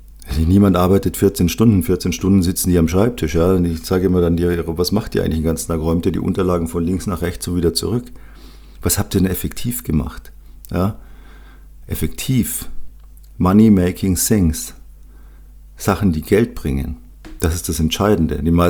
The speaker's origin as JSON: {"language": "German", "town": "Munich", "region": "Bavaria", "country": "Germany", "tie": "born or raised there", "said": "Als gebürtiger Münchner liebe ich die bayerische Küche"}